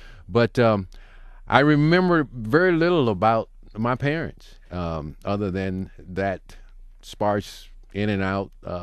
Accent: the South, United States; Growing up in the South, it was doing the sit-ins, you know, the sit-in situation, and I was a part of that.

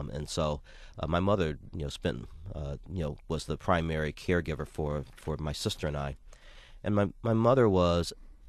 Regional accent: Detroit, Michigan, United States; And so they married, and I was born here in Detroit and grew up for the first 12 or 13 years of my life with both of my parents, somewhere around 13 years of age, my dad decided to return to Jamaica.

